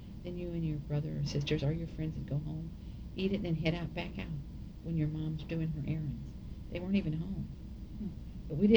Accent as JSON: {"language": "English", "town": "Granite City", "region": "Illinois", "country": "United States", "tie": "born or raised there", "said": "You see somebody from Lincoln Place, it's like you're back home."}